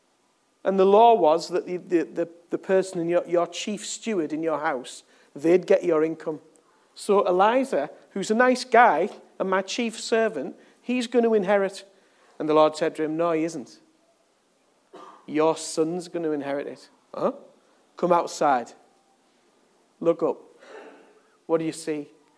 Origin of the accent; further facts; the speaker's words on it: England, United Kingdom; Because I'm English. I'm English.